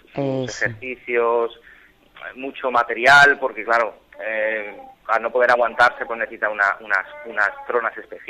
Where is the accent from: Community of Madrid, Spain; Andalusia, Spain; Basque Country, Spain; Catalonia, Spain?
Catalonia, Spain; Barcelona; Yo soy de Barcelona.